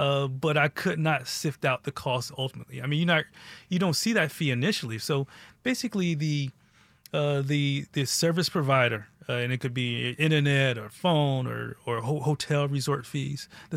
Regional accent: Northeast, United States; I mean, there used to be a commercial as I was growing up, and I grew up in the Northeast

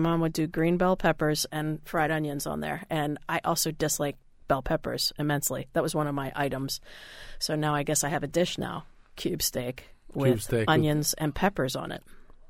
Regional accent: Indiana, United States; I didn't like fish when I was a kid either because I grew up in Indiana. There was no fish.

